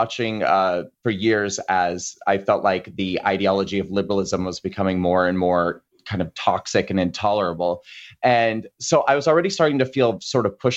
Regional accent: Nebraska, United States; you know, I grew up in Nebraska, and I was just like, why did you people vote for him?

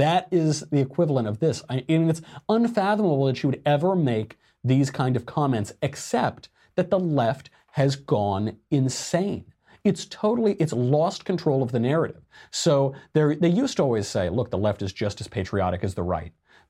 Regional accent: Arizona, United States; those troglodyte knuckle draggers in my home state of Arizona.

